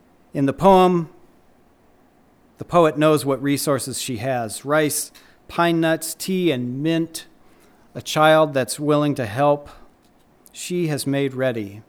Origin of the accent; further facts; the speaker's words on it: Minnesota, United States; I grew up in Minnesota, and early on, I internalized a set of contradictions that seems to me to be particularly Minnesotan.